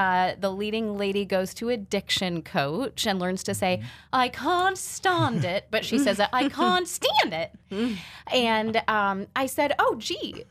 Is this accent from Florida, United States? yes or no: no; Morton, Illinois, United States; I'm originally from Morton.